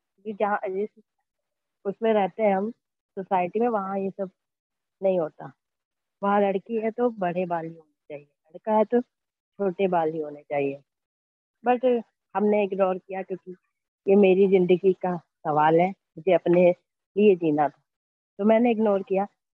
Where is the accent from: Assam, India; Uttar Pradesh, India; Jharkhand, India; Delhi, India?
Uttar Pradesh, India; Lucknow; and मैं लखनऊ से रहने वाला हूँ, लखनऊ का रहने वाला हूँ